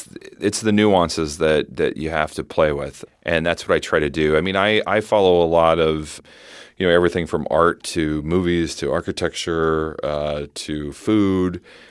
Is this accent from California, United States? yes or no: no; Iowa, United States; Well, I grew up in Iowa, which is about 4 hours from Chicago